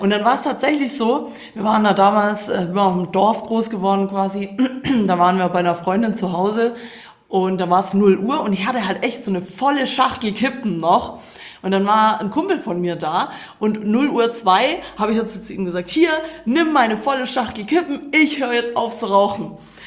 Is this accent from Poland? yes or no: no; Croatia; now in Germany; Ich war in meiner Heimat und das war sehr, sehr schön.